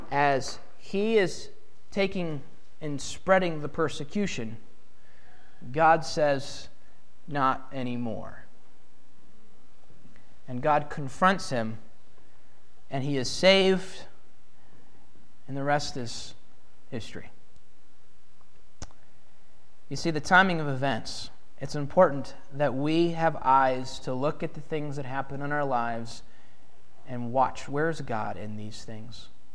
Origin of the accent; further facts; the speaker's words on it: Pennsylvania, United States; She from the Finger Lakes area of New York. I'm from Central Pennsylvania.